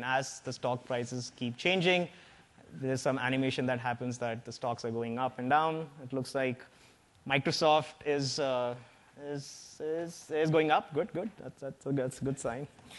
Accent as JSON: {"language": "English", "country": "India", "lives_now": "United States", "said": "I am originally from India, so my accent might seem a bit weird."}